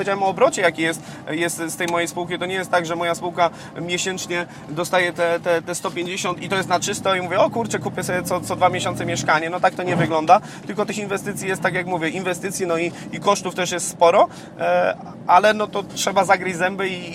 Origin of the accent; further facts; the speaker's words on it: Silesian Voivodeship, Poland; tak jak u nas na Śląsku jest, wiesz, milion klubów sportowych, no bo są miasta blisko siebie, czy Górnik Zabrze, Piast Gliwice, Ruch Chorzów i tym podobne